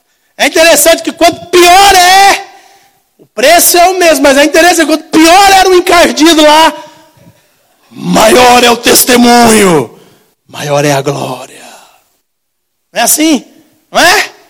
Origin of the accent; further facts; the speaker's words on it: São Paulo, Brazil; Gente, nós somos de São Paulo, nosso foco é poluição, autocarro, asfalto, a gente não sabe o que é terra.